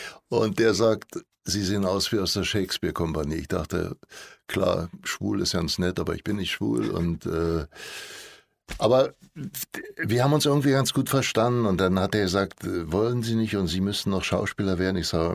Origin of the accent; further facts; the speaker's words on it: Berlin, Germany; Nee, ich bin in Neukölln groß geworden, also aufgewachsen